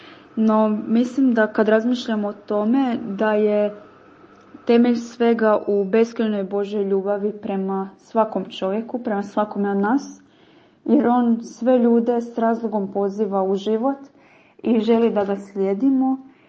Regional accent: Zagreb, City of Zagreb, Croatia; dolazim iz Zagreba i idem u treći razred u prvoj gimnaziji

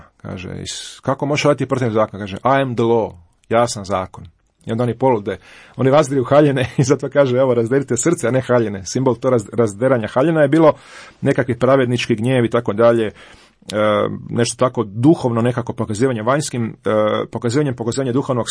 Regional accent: Zagreb, City of Zagreb, Croatia; born there; gdje su Zagrepčani, ja sam rođen u Zagrebu

